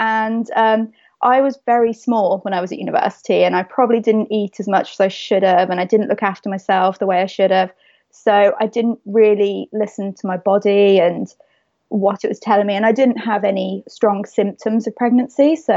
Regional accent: Birmingham, West Midlands, United Kingdom; We're both from Birmingham, conveniently, even though we studied in Hull.

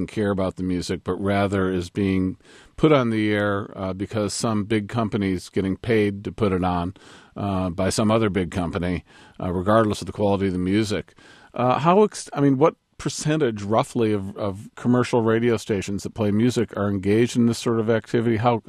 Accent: Cleveland, Ohio, United States; I'm now 53, and I grew up in Cleveland.

